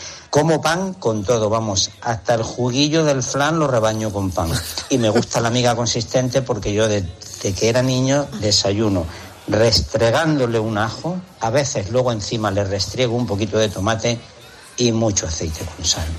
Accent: Cazorla, Andalusia, Spain; En mi pueblo, en Cazorla, había dos panes de toda la vida

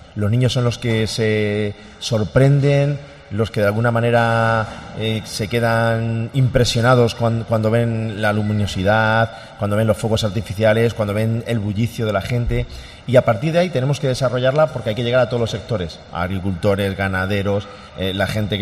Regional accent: Malagón, Castilla-La Mancha, Spain; Yo empezaré a disfrutar a partir del lunes cuando acabe la feria de mi pueblo. … muchísimas gracias. Muchísimas gracias a vosotros por venir a cubrir esta feria y por estar aquí presentes en Malagón.

